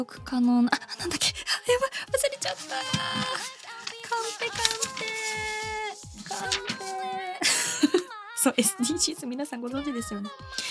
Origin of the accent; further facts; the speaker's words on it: Urawa, Saitama, Japan; クリスマスの日は自分の生まれ故郷の地元埼玉市浦和の浦和駅東口駅前市民広場にてストリートライブ、クリスマスライブ開催しました。